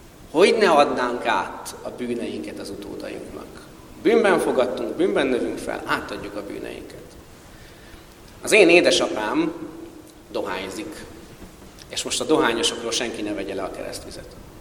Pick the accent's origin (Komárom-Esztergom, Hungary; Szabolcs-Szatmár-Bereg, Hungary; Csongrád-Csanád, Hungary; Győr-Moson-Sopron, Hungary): Győr-Moson-Sopron, Hungary; Győr; born there; felemeltek a Győri Kórház szülészetén, kimutattak édesapámnak meg a nagynénémnek, és megdermedtek, mert a nagyapám arcával születtem.